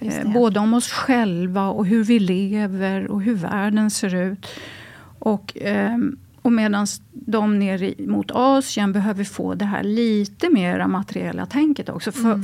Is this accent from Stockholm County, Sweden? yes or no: no; Gotland, Sweden; när jag kommer från Gotland och hit, att folk tittar inte på varandra i ögonen.